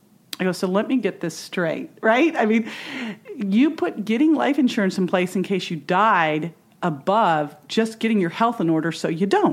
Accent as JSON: {"language": "English", "town": "Berkeley", "region": "California", "country": "United States", "tie": "born or raised there", "also_born_or_lived": "San Francisco", "said": "I was born in San Francisco. I grew up in Berkeley."}